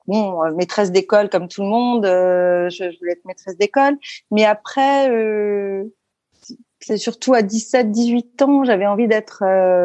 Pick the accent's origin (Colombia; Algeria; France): France; Versailles, Île-de-France; also born or lived in Paris / La Celle-Saint-Cloud; Alors, je suis née à Paris. Et j'ai grandi jusqu'à mes 10 ans en banlieue parisienne, à La Celle-Saint-Cloud, puis à Versailles.